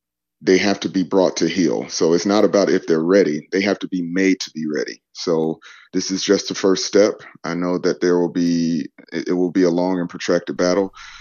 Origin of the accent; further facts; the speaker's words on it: Atlanta, Georgia, United States; I'm from Atlanta, so I have no problem being the black sheep.